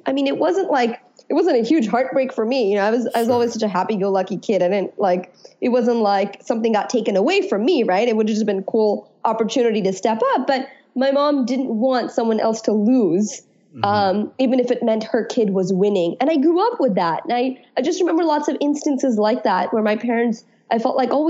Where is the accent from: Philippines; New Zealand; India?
India; one distinct memory I have growing up in India was I was an understudy in a major dance recital.